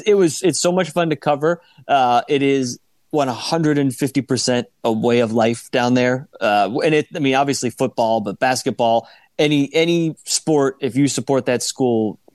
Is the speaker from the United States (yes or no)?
yes; Arizona, United States; And I had to constantly remind people I'm from Arizona.